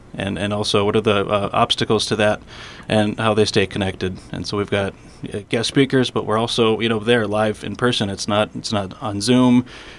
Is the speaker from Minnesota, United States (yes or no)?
yes; Two Harbors, Minnesota, United States; I grew up here, so I know everything about Two Harbors. I teach here, I coach here. Yeah, I'm good. I'm from Two Harbors.